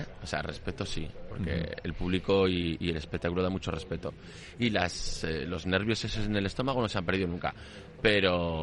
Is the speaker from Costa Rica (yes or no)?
no; Zaragoza, Aragon, Spain; Pues mira, yo soy de Zaragoza.